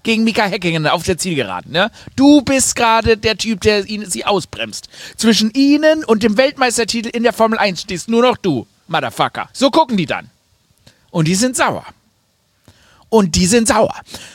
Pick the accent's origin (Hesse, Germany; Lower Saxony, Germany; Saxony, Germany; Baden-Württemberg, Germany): Baden-Württemberg, Germany; accent: Swabian; ich rede Schwäbisch